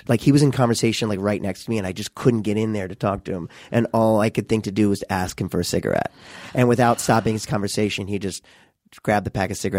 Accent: Missouri, United States; now in Los Angeles, United States; And she got out here. We're from Missouri.

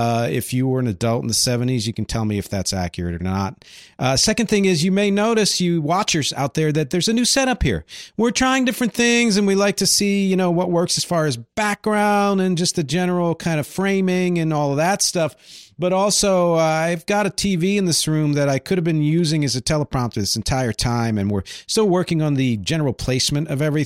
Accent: Philadelphia, Pennsylvania, United States; he's also from near where I grew up in the Philly area.

